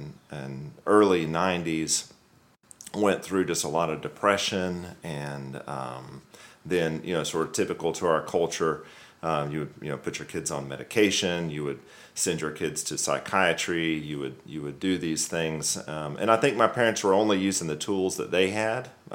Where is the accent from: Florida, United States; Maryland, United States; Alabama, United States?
Alabama, United States; I grew up in the Deep South in Alabama.